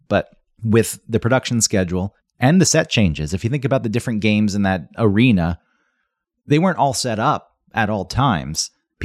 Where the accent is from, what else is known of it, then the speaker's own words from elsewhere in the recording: Atlanta, Georgia, United States; Growing up in the Atlanta area, Panama City was a big destination for all the ne'er-do-wells to show up and get wasted